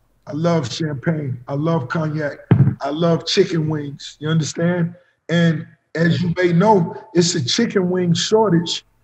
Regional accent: Miami, Florida, United States; And you know, growing up in Miami, that was the biggest clubs ever.

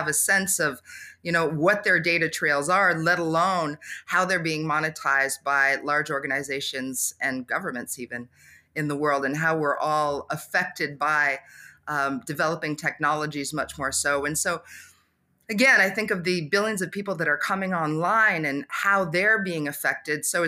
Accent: New York, United States; born there; also born or lived in Canada; I was born in New York. I grew up partially in the United States and partially in Canada. My mother was French Canadian. And so moving from the US to Canada, all of a sudden I had to learn French and forget my English.

